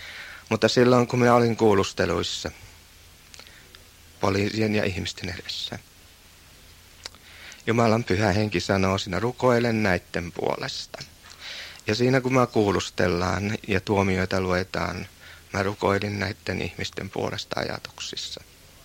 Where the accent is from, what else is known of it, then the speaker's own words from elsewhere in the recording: Savo, Finland; Ainakin tuolla meillä päin, Savossa päin.